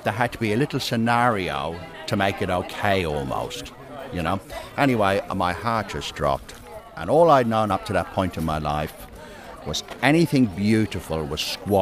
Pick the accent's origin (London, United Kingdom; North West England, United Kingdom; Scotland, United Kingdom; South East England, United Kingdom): London, United Kingdom; I'm Irish, grew up in London.